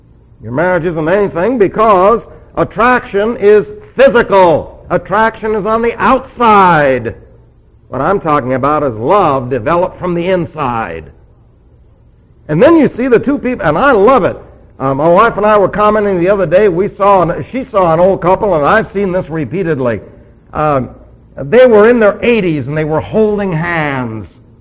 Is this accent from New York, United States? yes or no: yes; New York, United States; And I said, yo. I was from New York.